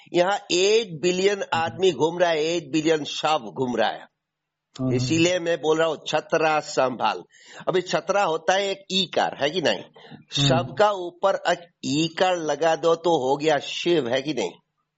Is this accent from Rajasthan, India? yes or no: no; Assam, India; में आसाम का रहने वाला हूँ, ईशान कोन वाला।